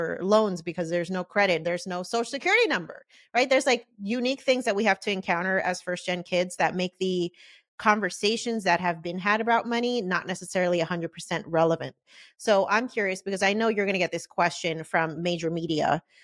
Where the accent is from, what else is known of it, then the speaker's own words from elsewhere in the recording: United States; Just like being an American, like being born in America is such a fucking privilege